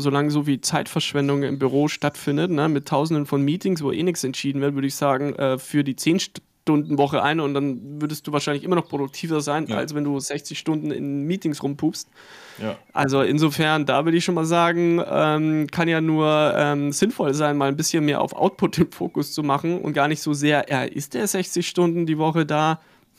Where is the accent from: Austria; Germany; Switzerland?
Germany; Munich, Bavaria; now in Hamburg, Germany; Nee, vor 13 Jahren bin ich nach Hamburg gezogen als Münchner.